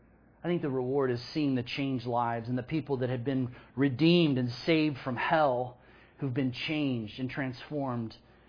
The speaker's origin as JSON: {"language": "English", "region": "Texas", "country": "United States", "tie": "born or raised there", "said": "You know, I grew up in Texas"}